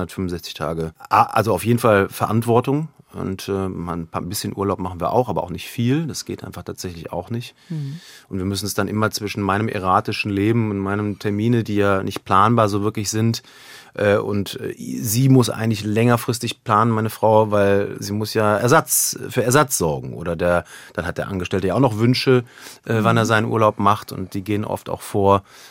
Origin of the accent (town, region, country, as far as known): Cologne, North Rhine-Westphalia, Germany